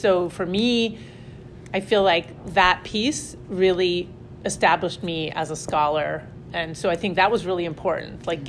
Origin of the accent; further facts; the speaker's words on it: Lebanon; now in United States; I grew up in Lebanon, and so there was a family connection.